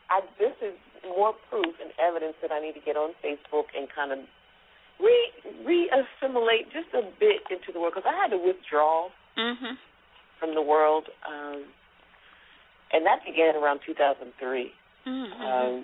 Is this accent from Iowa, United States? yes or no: no; Pennsylvania, United States; born there; I was born in Pennsylvania.